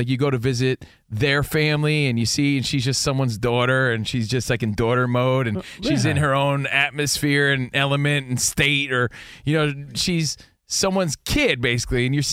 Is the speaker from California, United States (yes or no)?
no; New Jersey, United States; He likes the Jersey Shore. I'm from Jersey.